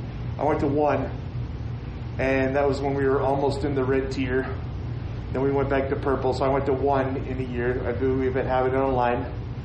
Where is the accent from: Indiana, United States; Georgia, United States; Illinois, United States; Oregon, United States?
Oregon, United States; Tillamook; Yes, I'm originally from Oregon. I grew up in the town of Tillamook. It's known for the cheese factory. I went to high school there.